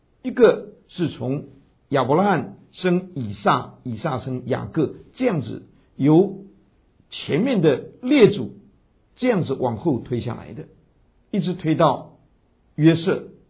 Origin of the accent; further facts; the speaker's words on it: China; 特别像我们中国人用儿子的这个子的意思的时候